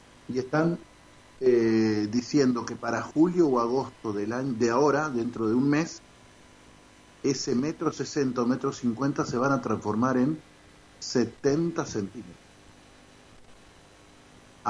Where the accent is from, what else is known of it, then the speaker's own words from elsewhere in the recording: Entre Ríos, Argentina; Yo no soy de Buenos Aires, yo soy del Entre Ríos, del interior de la provincia.